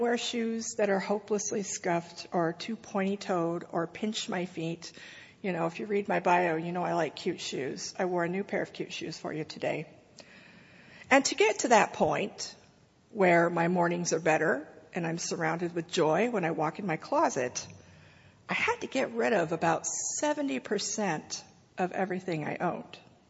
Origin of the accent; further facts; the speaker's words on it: United States; I'm an American, so I found myself with more stuff.